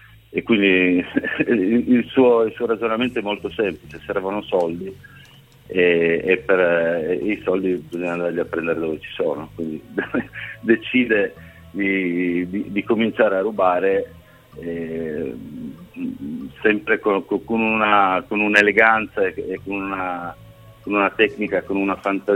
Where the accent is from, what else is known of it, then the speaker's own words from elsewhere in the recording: Turin, Piedmont, Italy; io diciamo originario di Torino, tra Ivrea e Torino.